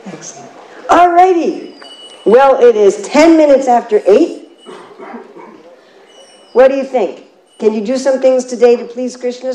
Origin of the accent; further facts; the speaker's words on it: New York City, New York, United States; I grew up in New York City, and there were Indian people that were walking around New York City